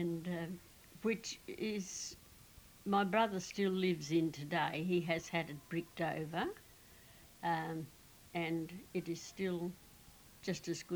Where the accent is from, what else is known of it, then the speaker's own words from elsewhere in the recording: Dubbo, New South Wales, Australia; born there; I was born on the 7th of August 1920 at the Western Districts of Dubbo. I am an Australian.